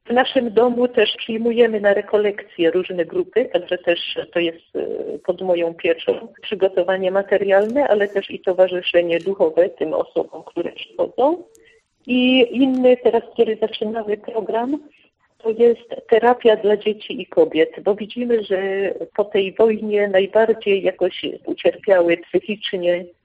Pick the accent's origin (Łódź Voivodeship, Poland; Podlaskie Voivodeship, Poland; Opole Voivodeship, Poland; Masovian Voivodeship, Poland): Opole Voivodeship, Poland; I pozdrawiam Opole, diecezję opolską, też te moje okolice właśnie, moje rodzinne strony.